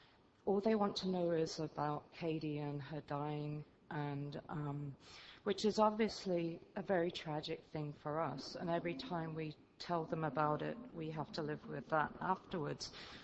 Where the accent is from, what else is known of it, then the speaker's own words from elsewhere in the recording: England, United Kingdom; now in Kelowna, Canada; originally I was from England, but I live in Canada now, in Kelowna near Vancouver.